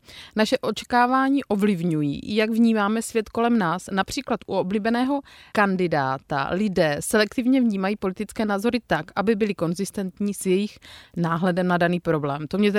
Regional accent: Brno, South Moravian Region, Czechia; Jako Mišuňk, to se říká u nás v Brně

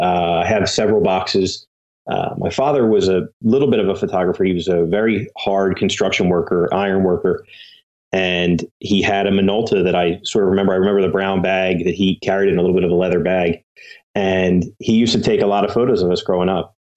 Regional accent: Philadelphia, Pennsylvania, United States; So like I said, I grew up in Northeast Philadelphia. I don't know if anyone in the audience knows the area, but Northeast Philadelphia

